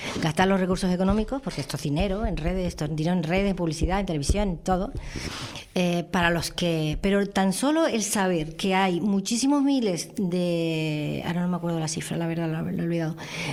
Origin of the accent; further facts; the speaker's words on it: Icod de los Vinos, Canary Islands, Spain; Al ayuntamiento de mi pueblo, de ICOD, y se presentaba un partido local, que mi hermano estaba dentro de la lista, el último de la lista estaba, y lo hacían en una carpintería. Yo era una niña y fui acompañando